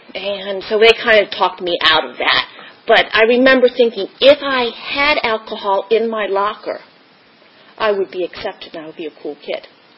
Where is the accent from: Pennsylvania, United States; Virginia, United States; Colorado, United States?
Virginia, United States; I grew up in Northern Virginia, grew into a family of middle class family, Northern Virginia, went to public high school.